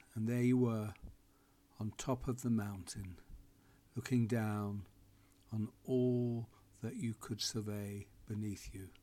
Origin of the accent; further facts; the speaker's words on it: Edinburgh, Scotland, United Kingdom; I grew up in Edinburgh as a young boy in the southwest corner next to the Pentland Hills.